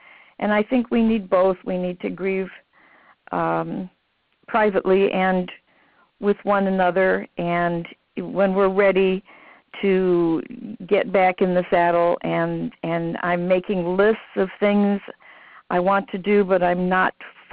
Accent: Sherrard, Illinois, United States; I'm from Sherrard, Illinois.

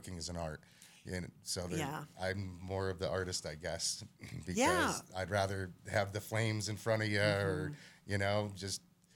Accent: New England, United States; You know, growing up in New England, it's hard to compare, you know.

